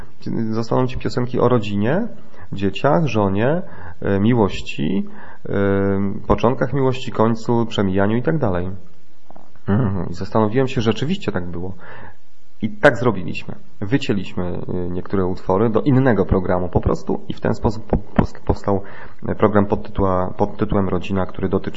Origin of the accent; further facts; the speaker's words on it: Zamość, Lublin Voivodeship, Poland; a pan przypadkiem nie jest gdzieś z tamtych okolic, Zamość, tamte takie zawodzenia wschodnie. Ja mówię, że no tak, zgadła pani.